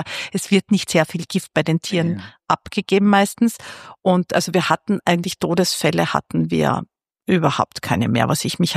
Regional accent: Austria; Gerade bei uns in Österreich

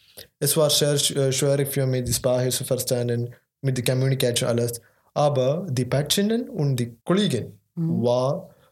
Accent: India; German is a second language; now in Germany; Ich bin 21 Jahre alt und ich komme aus Indien. Und ich mache eine Ausbildung als Pflegekraft in Deutschland.

